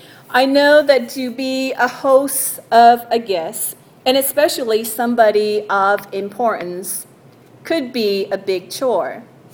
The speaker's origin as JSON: {"language": "English", "region": "Hawaii", "country": "United States", "tie": "born or raised there", "said": "I remember growing up in Hawaii, we were often hosts to guests that came through."}